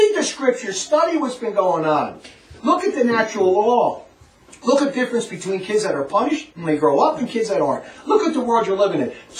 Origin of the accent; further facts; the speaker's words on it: Newark, New Jersey, United States; I was never like that anyway when I grew up, so I'm glad I grew up in Newark in the city where I grew up.